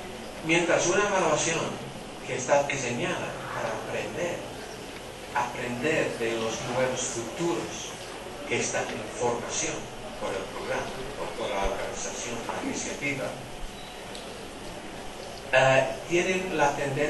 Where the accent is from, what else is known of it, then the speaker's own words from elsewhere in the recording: England, United Kingdom; como en mi país, Inglaterra